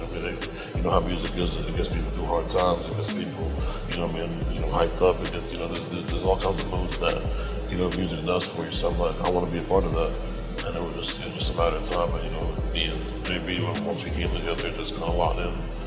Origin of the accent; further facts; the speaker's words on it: Plant City, Florida, United States; We're from Plant City, Florida, which is like, you know, a suburb of the city of Tampa.